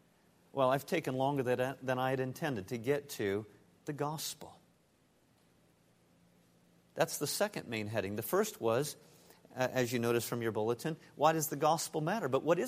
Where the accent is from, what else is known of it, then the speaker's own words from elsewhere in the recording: United States; Those of you who know me know that I am an American.